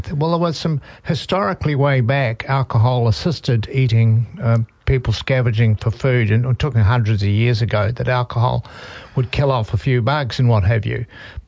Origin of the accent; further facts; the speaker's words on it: New Zealand; But I'm English Irish ancestry, first generation New Zealander.